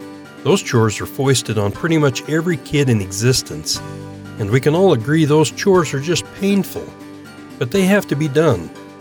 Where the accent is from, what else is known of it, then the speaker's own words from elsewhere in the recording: Idaho, United States; Growing up in my hometown in Idaho, everyone is involved with the Salmon River that runs through the middle of town